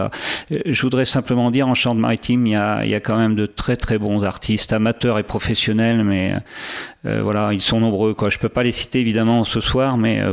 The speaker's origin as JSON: {"language": "French", "town": "Tonnay-Charente", "region": "Nouvelle-Aquitaine", "country": "France", "tie": "born or raised there", "lives_now": "Saintes, France", "said": "donc je suis originaire d'une famille rochefortaise modeste. Je suis de souche saintongeaise. Donc je réside sur Sainte, effectivement, et donc j'ai grandi surtout à Tenay-Charente, une ville à laquelle je suis resté véritablement attaché."}